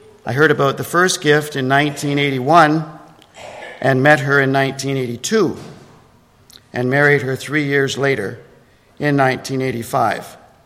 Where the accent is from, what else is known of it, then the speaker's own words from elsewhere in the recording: Toronto, Ontario, Canada; I grew up in Toronto in the Gospel Hall group, which is similar to the Bible Chapel group, but more conservative.